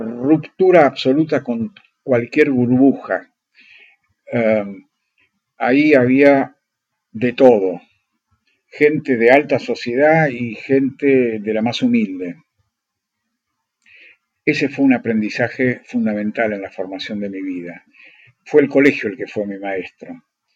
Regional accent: Argentina; Para mí fue muy importante porque me hizo argentino. Yo soy argentino de primera generación.

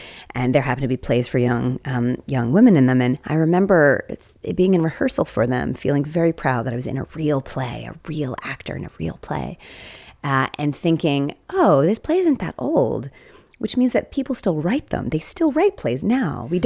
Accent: Southern United States, United States; who I obviously gravitated to his plays as a Southerner myself

